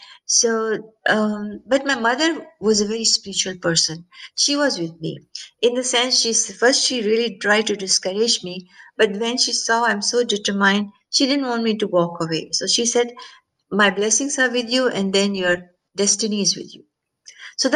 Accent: India; born there; And I was born in India.

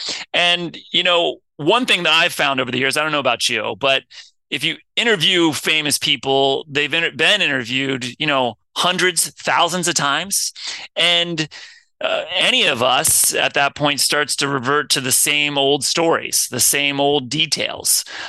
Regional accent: Cincinnati, Ohio, United States; So, you know, I'm from Cincinnati originally too. I was born on the West Side, which is the part of town where Pete lived his whole childhood. And ultimately I was raised for most of my childhood on the East Side of Cincinnati.

